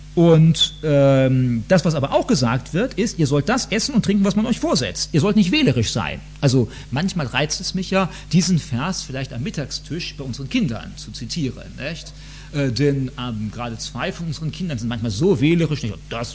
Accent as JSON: {"language": "German", "country": "Germany", "said": "Wir sind halt so als typische Deutsche, haben gedacht, nicht, man kann überall rumlaufen, auch wenn es Abend ist."}